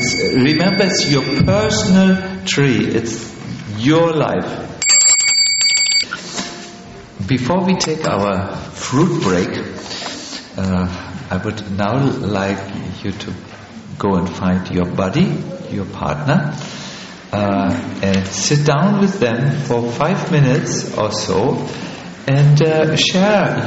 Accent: Northern Germany, Germany; English is a second language; See, I'm from North Germany, where you speak such things, and it's a good joke, but here it may not be.

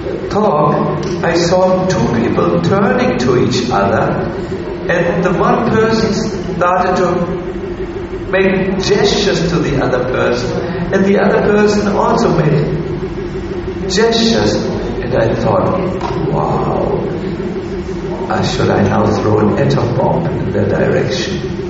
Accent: Germany; I'm extremely critical, being from the family I am and being from Germany.

